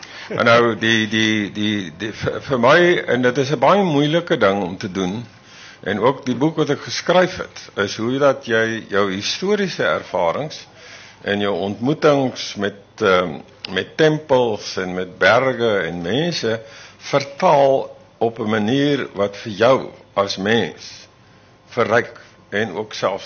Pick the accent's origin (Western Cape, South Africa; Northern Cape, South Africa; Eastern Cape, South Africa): Western Cape, South Africa; Laingsburg; Ek kom van Lynsburg, van Middelplaas, en daar was 12 kinders in matriek, en ek was die ouer broer, daar was 3 meisies, en ek was die ouer broer.